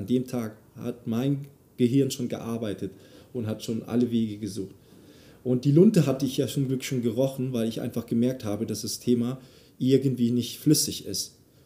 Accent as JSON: {"language": "German", "country": "Thailand", "said": "das sind die Thais, meine Heimat, also die, nein, Landsleute"}